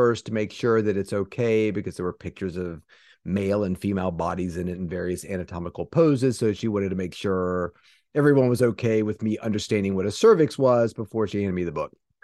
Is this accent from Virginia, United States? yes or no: yes; Salem, Virginia, United States; I grew up in Salem, Virginia, in a sort of suburb of Roanoke, Virginia, down in the southwest part of Virginia.